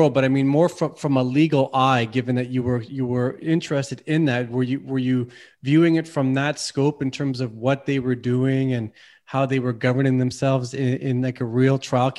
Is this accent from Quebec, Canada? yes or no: no; Toronto, Ontario, Canada; even though I was born in Toronto and I've been raised in Canada